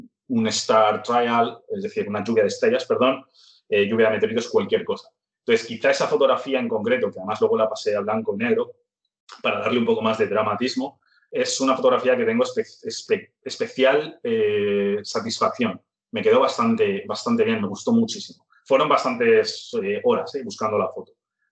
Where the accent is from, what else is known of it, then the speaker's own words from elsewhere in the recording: Madrid, Community of Madrid, Spain; now in Edinburgh, United Kingdom; yo resido aquí en Edimburgo, pero yo soy de Madrid.